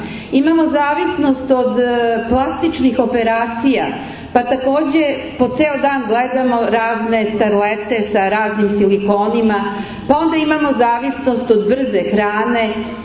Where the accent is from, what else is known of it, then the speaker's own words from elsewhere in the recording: Belgrade, Serbia; moved away as an adult; now in Kotor, Montenegro; Kao mlad lekar, pre 30 godina došla sam iz Beograda u psihijatrijsku bolnicu Kotor, zato što su moji roditelji iz Kotora.